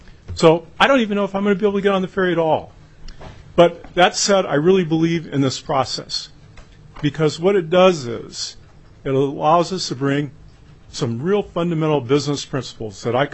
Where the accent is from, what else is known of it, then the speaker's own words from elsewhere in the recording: Petersburg, Alaska, United States; from Petersburg, Alaska.